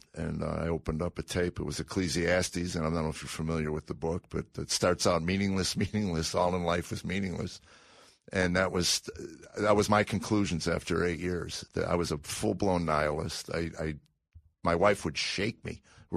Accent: Chicago, Illinois, United States; Well, I grew up in Chicago.

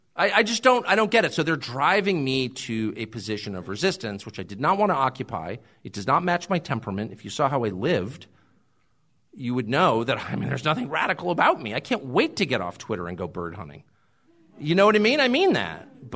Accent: La Jolla, California, United States; I grew up in La Jolla, California. Talk about freaky personal lives. There was not one person in my town who had a normal sex life.

